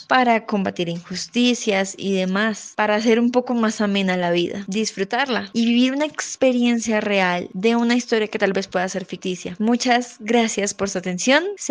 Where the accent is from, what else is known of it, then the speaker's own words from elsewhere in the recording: Colombia; Así que como colombianos, como artistas